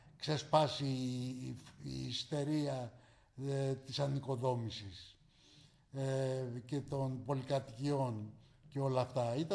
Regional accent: Kallithea, Attica, Greece; η μητέρα μου ήταν από την Καβάλα. Εγώ γεννήθηκα στην Καλλιθέα, όπως είπα, και εκεί μεγάλωσα.

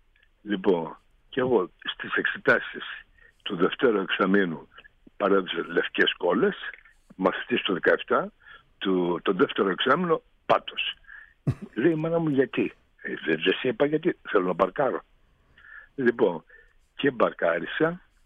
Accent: Thourio, Eastern Macedonia and Thrace, Greece; η καταγωγή μου ήταν από τον Εύρο, ψηλά από τον Εύρο, Θούριο.

